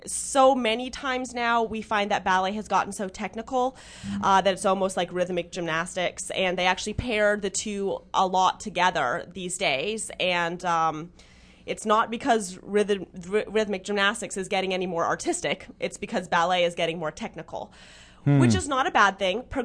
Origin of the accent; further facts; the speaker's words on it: Bahamas; born there; So by birthright, I'm Canadian, and my father is American, and I was born in the Bahamas.